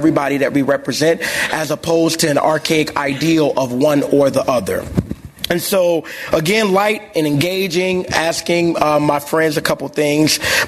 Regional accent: Chicago, Illinois, United States; And the last thing is, as a Chicagoan, I think that, you know, after COVID and, of course, the last few years

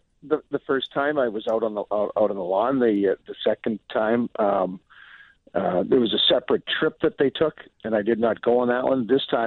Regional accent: St. Albert, Alberta, Canada; also born or lived in Calgary; I was born in Calgary, raised out west in a little town called St. Albert, just north of Edmonton, in Alberta.

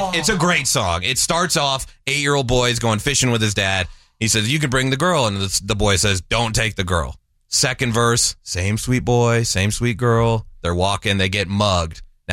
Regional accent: Midwest, United States; So, well, I'm not a country guy, but I grew up in the Midwest.

